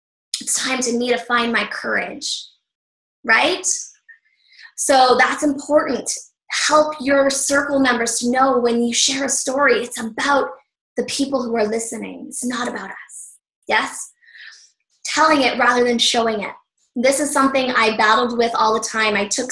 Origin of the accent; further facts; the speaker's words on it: Calgary, Alberta, Canada; born there; So I was born in Calgary, Alberta in 1979. Yes, now you know how old I am.